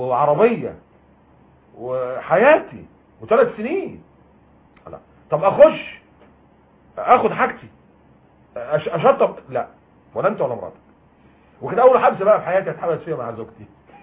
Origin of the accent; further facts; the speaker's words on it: Egypt; احنا كمصريين ممكن نخشها ونقعد فيها 3 شهور من غير فيزا